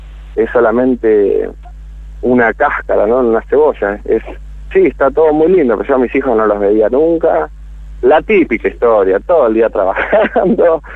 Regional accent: Buenos Aires, Argentina; moved away as an adult; also born or lived in Pedro Luro; yo soy de Almagro, nací en Capital Federal toda mi vida hasta los 25 años. Cuando tuve la oportunidad y se dio, nos fuimos a Pedro Luro, el sur total de la provincia de Buenos Aires.

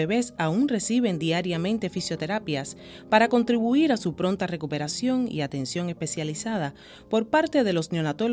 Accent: Cuba; Ya puedo gritar a los 4 vientos, soy una madre cubana feliz.

